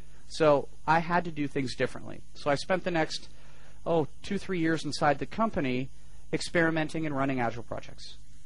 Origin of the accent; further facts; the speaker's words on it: California, United States; I grew up in California. Californians talk fast.